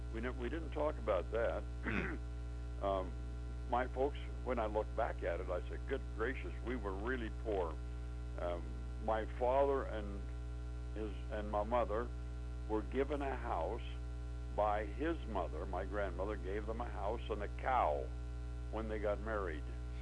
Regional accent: Mount Pleasant, Utah, United States; born there; Yes, I was born in Mount Pleasant, Utah. 84647.

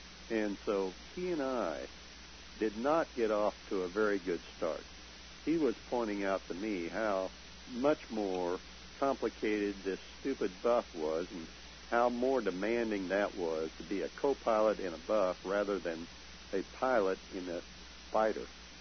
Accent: Boswell, Indiana, United States; And here I am from Boswell, Indiana with these guys.

